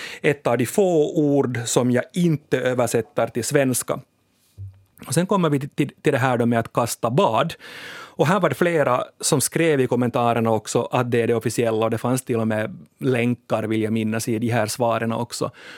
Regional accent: Sweden; Släng på vatten, skulle jag som svensk säga.

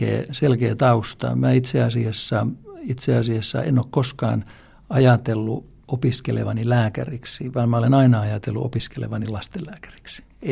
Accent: Salo, Southwest Finland, Finland; mulla oli todella Salossa, josta olen kotoisin

